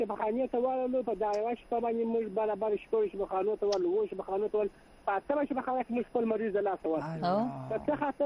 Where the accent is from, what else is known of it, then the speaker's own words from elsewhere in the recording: Afghanistan; ما می یک بچه هستم از افغانستان هستم